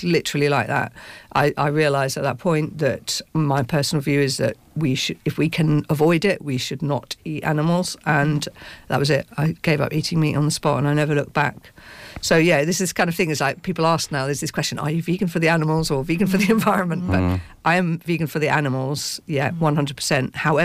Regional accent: Cambridge, East of England, United Kingdom; because obviously I'm from Cambridge

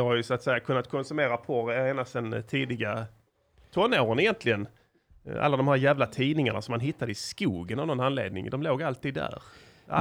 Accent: Malmö, Skåne, Sweden; Jag växte upp på, i Slottsstaden. Där föddes jag.

